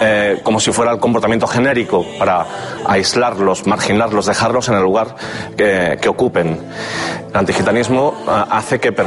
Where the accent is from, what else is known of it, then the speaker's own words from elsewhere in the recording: Catalonia, Spain; soy un catalán, activista gitano